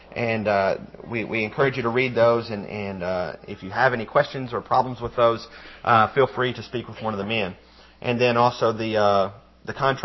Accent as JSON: {"language": "English", "region": "Illinois", "country": "United States", "tie": "born there", "said": "just because I've never lived anywhere since I was born in Illinois"}